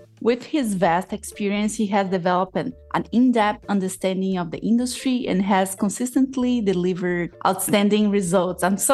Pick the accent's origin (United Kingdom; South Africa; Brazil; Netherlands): Brazil; first language Portuguese; English is a second language; now in United States; started to consider myself as Latina only after I moved to the US. I think same thing with you. Since my first language is Portuguese, not Spanish, I always felt a disconnect.